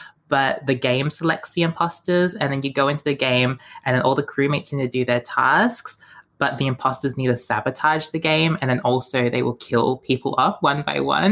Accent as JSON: {"language": "English", "town": "Melbourne", "region": "Victoria", "country": "Australia", "tie": "born or raised there", "said": "growing up in Melbourne in general, I feel like going back to school as well, when you see the weather change so much"}